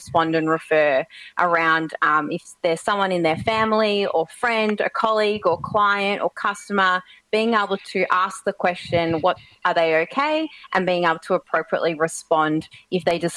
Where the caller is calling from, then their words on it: Chirnside, Victoria, Australia; And I am in a sunny Chirnside